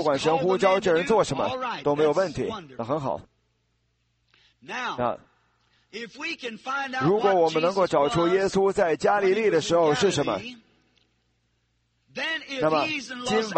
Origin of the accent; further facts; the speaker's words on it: South China, China; 我是南方人